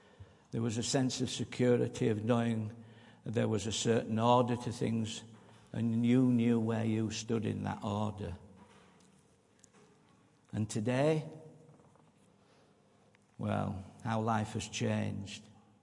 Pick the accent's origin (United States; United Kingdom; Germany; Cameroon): United Kingdom; Farsley, Yorkshire and the Humber; My earlier days were spent growing up in Farsley, and looking back then, the world was a much different place.